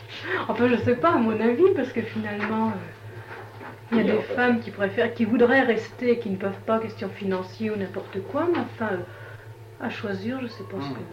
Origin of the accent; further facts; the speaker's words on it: Orléans, Centre-Val de Loire, France; Je suis née à Orléans, oui, oui.